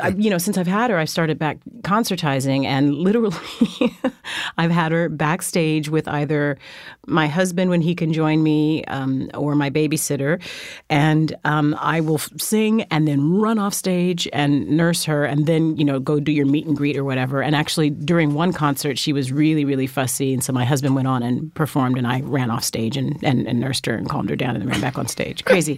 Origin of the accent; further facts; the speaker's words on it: Fresno, California, United States; also born or lived in Germany; And then, I was raised in Fresno, California.